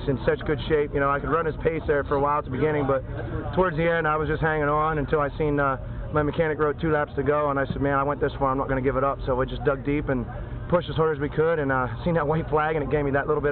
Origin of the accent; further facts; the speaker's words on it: Pennsylvania, United States; Going back home where I'm from, my hometown